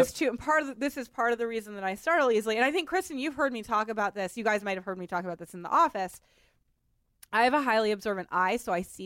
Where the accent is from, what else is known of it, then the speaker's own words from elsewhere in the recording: Boston, Massachusetts, United States; Oh, also, I'm from Boston.